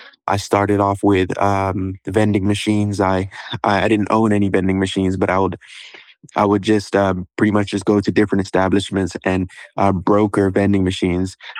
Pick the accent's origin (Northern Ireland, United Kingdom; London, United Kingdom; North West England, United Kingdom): London, United Kingdom; now in Baltimore, United States; 2015, we moved from London, England. We moved to Baltimore, Maryland. And it was just me, my sister, and my brother.